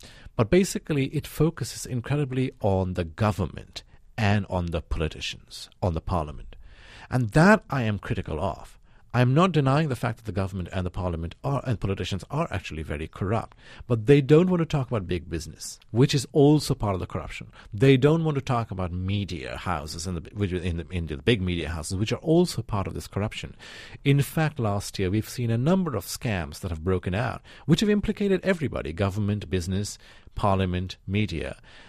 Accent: Shillong, Meghalaya, India; I grew up in Shillong.

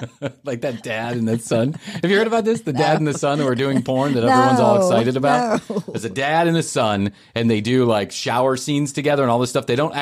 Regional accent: Georgia, United States; I'm 19 years old. I'm from Central Georgia

